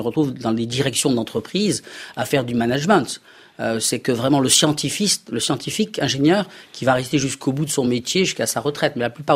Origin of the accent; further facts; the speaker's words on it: Tunisia; also born or lived in Strasbourg / Paris; now in France; une vie absolument admirable avec des générations de ma famille qui étaient dans ce pays. Et donc nous avons quitté la Tunisie pour aller nous installer à Strasbourg puis à Paris.